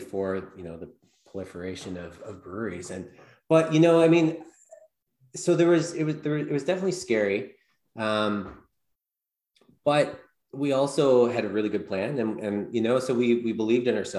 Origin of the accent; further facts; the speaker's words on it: Prince Edward Island, Canada; I'm from Prince Edward Island, and Prince Edward Island is a pretty small place. There's 150,000 people here.